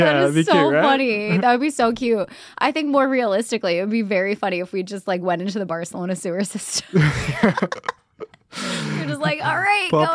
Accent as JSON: {"language": "English", "country": "United States", "said": "No, I think you're right. I'm an American. Geography's not my thing."}